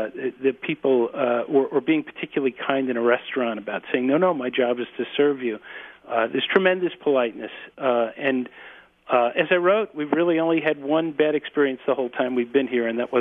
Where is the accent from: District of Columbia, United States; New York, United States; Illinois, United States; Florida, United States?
New York, United States; I am a New Yorker, I might add.